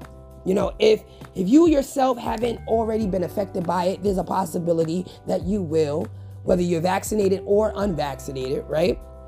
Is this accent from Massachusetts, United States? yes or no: no; Bronx, New York, United States; And I watched from the sidelines, because I'm from the Bronx, how much he didn't do for Brooklyn, for that borough, right?